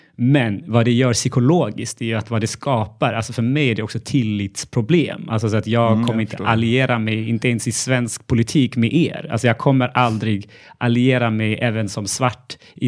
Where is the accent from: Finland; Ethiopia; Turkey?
Ethiopia; moved away; Jag växte upp i postkriget i Etiopien.